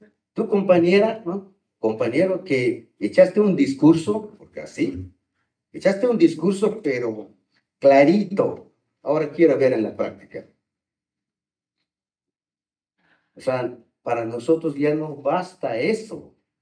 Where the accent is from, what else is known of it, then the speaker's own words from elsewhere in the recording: Mexico; Pero somos lo mismo, somos pueblo de México.